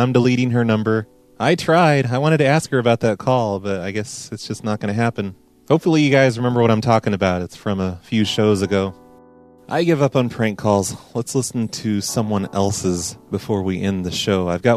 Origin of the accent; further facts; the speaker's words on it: Canada; I'm from Canada.